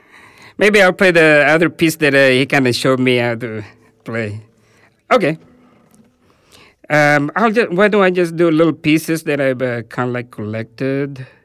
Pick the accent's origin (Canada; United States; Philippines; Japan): Philippines; while I was growing up in the Philippines.